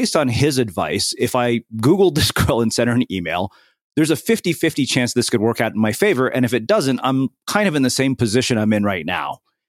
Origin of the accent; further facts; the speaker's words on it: India; I'm an Indian person who sucks at math